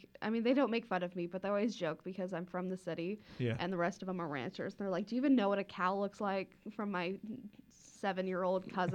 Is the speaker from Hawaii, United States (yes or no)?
no; Lincoln, Nebraska, United States; so I'm from Lincoln. I live in the city, so I don't do 4-H.